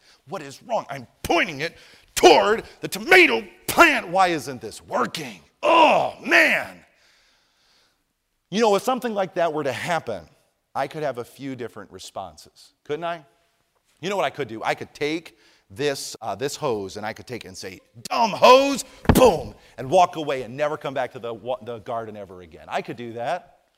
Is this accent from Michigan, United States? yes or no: no; New Jersey, United States; When I was young, I grew up in New Jersey.